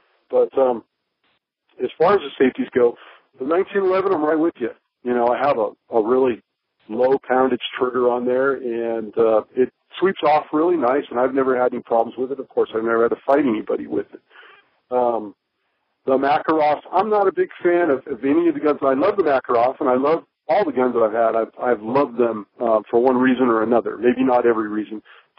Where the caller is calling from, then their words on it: Nevada, United States; and I'm calling from Nevada.